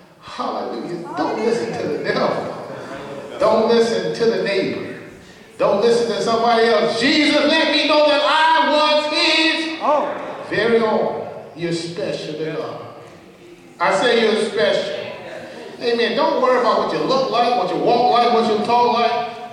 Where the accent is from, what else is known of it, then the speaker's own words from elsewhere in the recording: the South, United States; Growing up in the South, I often heard my mother say and sing the songs of Zion.